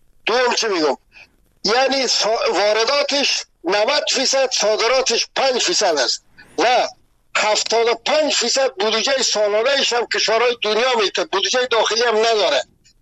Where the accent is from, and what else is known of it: Afghanistan